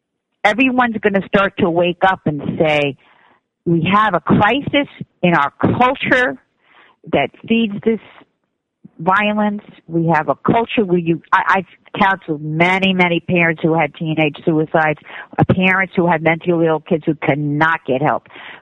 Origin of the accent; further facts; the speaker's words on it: New York, United States; I'm from Long Island.